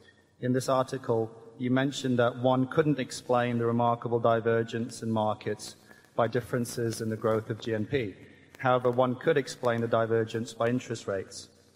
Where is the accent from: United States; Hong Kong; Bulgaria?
Hong Kong; I'm a shareholder from Hong Kong.